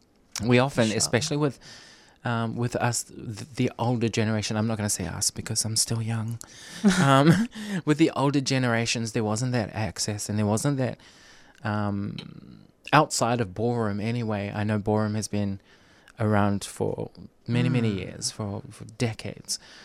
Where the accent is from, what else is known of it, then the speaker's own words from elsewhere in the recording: New Zealand; now in Australia; Because often, especially where we come from, I'm from New Zealand as well